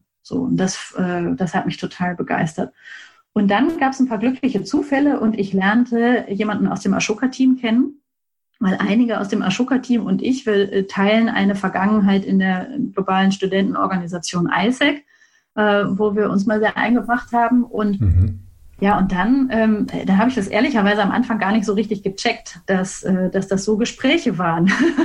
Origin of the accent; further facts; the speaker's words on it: North Rhine-Westphalia, Germany; Ich komme aus Ostwestfalen. Ich habe in Bielefeld mein Abitur gemacht. Ich hatte das Glück, mal ein Jahr lang in Wichita, Kansas zu leben